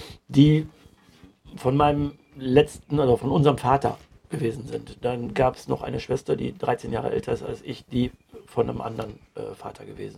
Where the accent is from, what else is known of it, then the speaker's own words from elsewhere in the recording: Düsseldorf, North Rhine-Westphalia, Germany; born there; Ich bin in Bilk geboren. In Bilk geboren und dann in den ersten 6 Jahren in Bilk gewesen. Das ist die Burghofstraße.